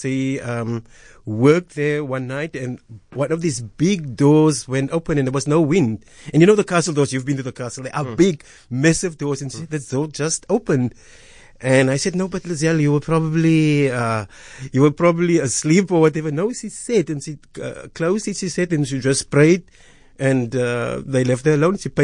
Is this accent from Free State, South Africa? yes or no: no; Paarl, Western Cape, South Africa; So Madiba was released from my hometown in Paul